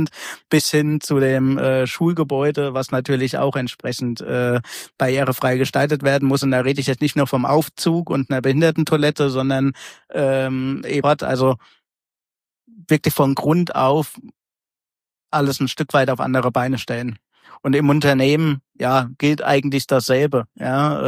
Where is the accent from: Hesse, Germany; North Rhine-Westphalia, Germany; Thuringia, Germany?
Thuringia, Germany; Schmalkalden; ich bin selbst in Thüringen aufgewachsen, in Schmalkalden